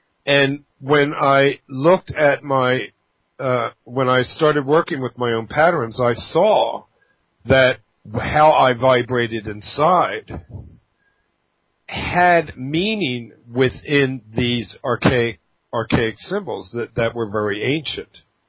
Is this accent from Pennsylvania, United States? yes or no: yes; Philadelphia, Pennsylvania, United States; moved away; And I'm coming from Philadelphia, we have a strong harshness to our language. And one of the reasons why I left is because I couldn't stand the harshness any longer.